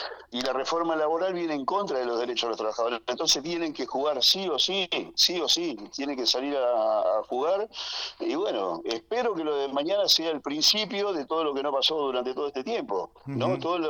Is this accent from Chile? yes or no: no; Argentina; como pueblo, como ciudadanos, como habitante argentino